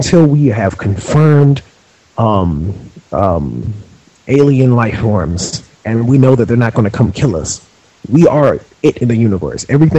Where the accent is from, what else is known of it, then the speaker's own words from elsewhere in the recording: Atlanta, Georgia, United States; obviously I grew up in the South, Atlanta, Georgia.